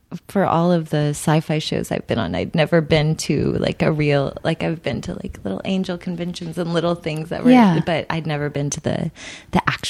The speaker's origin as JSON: {"language": "English", "town": "Dallas", "region": "Texas", "country": "United States", "said": "I'm from Dallas."}